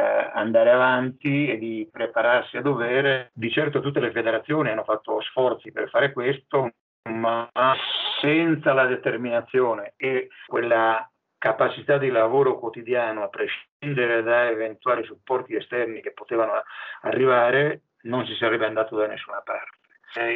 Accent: Ferrara, Emilia-Romagna, Italy; due delle componenti delle farfalle sono di Ferrara, quindi della mia città

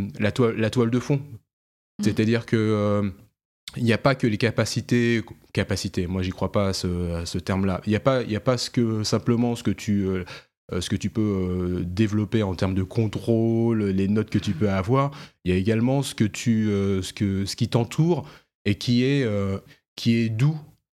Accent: Champigny-sur-Marne, Île-de-France, France; Ok, alors donc je suis né à Champigny-sur-Marne dans le 94, dans le Bois-l'Abbé.

